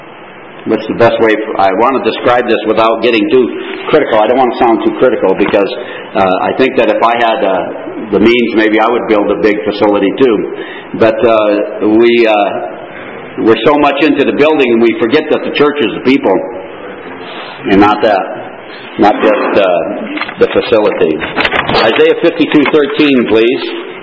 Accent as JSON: {"language": "English", "region": "Connecticut", "country": "United States", "tie": "born or raised there", "moved": "as an adult", "lives_now": "Canada", "said": "I was raised in Connecticut, down to the States, and then I came up to Canada about 19 years ago, and I think it's been 14 years since we've got our citizenship"}